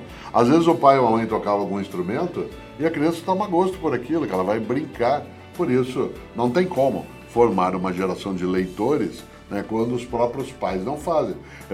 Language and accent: Portuguese; Londrina, Paraná, Brazil; Quando eu era menino em Londrina, que é a minha cidade